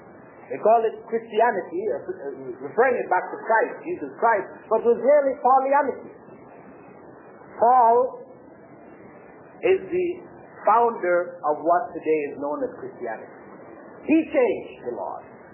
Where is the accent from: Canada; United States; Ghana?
Canada; Toronto, Ontario; I grew up in Toronto.